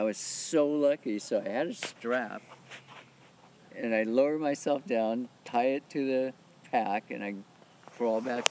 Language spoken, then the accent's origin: English; Mukilteo, Washington, United States; Mukilteo.